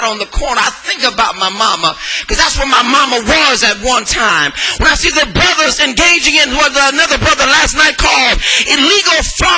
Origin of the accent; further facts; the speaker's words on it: Los Angeles, California, United States; You can dress me up and put a Stanford degree on me and put a Princeton degree, but I'm from South Central Los Angeles.